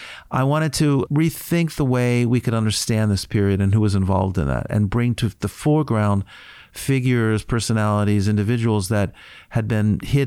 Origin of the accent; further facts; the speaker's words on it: United States; So, I mean, as a North American, as an American who's writing about Brazil